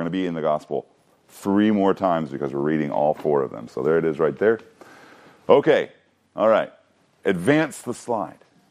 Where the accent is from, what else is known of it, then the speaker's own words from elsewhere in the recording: Wadena, Minnesota, United States; Hey, this is a picture of my hometown movie theater. This was Main Street growing up. I lived in a town of 4,000, Wadena, Minnesota, and I went to this movie theater every once in a while, of course.